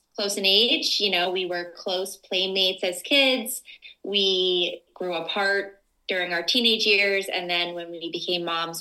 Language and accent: English; New York, United States; Well, we grew up in the Hudson Valley of New York, which is halfway between New York City and Albany.